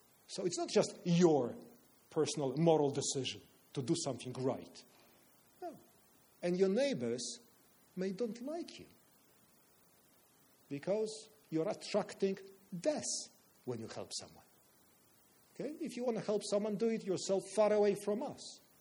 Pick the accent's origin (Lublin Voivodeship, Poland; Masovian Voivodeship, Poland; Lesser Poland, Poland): Masovian Voivodeship, Poland; Warsaw; This is my hometown, this city, Warsaw, 1945.